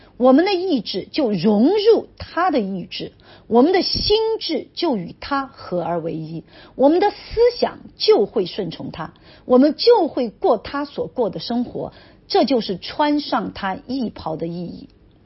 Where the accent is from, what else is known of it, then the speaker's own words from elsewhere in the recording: China; 我们中国人很多时候我们没有界限，